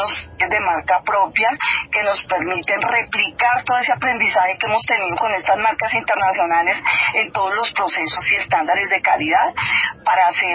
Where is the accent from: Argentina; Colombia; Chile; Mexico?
Colombia; hay destinos, hay regiones que nosotros, incluso siendo colombianos, no las conocemos